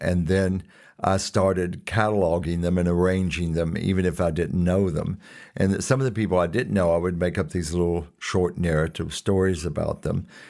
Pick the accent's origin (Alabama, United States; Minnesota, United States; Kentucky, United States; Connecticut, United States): Kentucky, United States; Winchester; I was born in Clark County in Winchester, Kentucky in 1950. Went to the local Catholic school there, St. Agatha Academy.